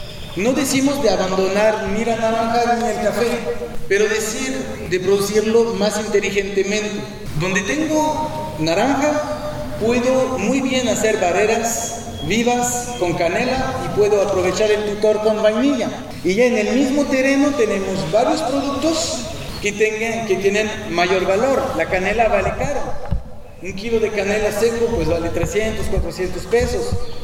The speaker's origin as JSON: {"language": "Spanish", "country": "France", "second_language": "Spanish", "moved": "as an adult", "lives_now": "Mexico", "said": "soy extranjero, ¿no? Soy francés y llegué aquí a México hace unos 9 años para trabajar con productores de café."}